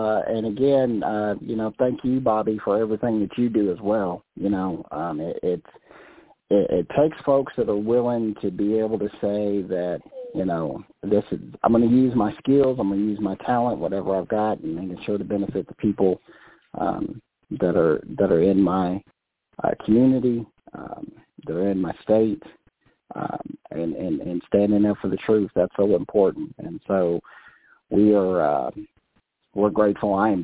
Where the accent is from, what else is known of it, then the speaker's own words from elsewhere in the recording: Choctaw, Oklahoma, United States; And so I'm a kid from Choctaw, Oklahoma, you know.